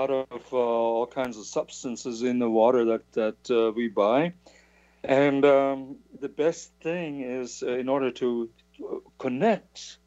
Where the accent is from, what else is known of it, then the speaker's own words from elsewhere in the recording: Saxony, Germany; I was born in Saxony, which is in the east, and I still buy a beer bottled there because it is water that I drank as a child.